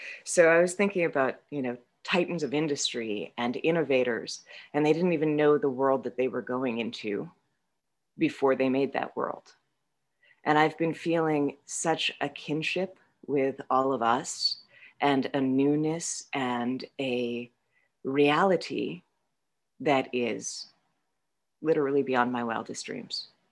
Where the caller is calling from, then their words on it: Vermont, United States; I'm an alcoholic. I'm calling from Vermont